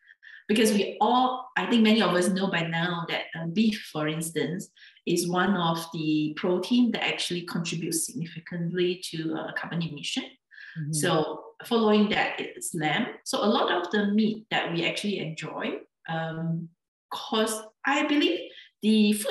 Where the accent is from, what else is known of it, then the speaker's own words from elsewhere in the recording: Singapore; I come from Singapore, there is very little agriculture.